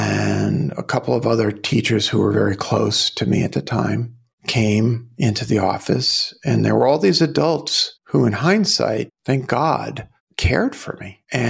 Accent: Brooklyn, New York, United States; I grew up in Brooklyn.

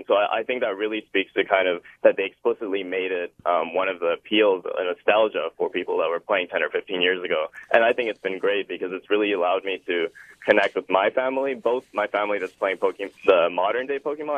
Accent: California, United States; I'm here from California, and I'm 19 years old.

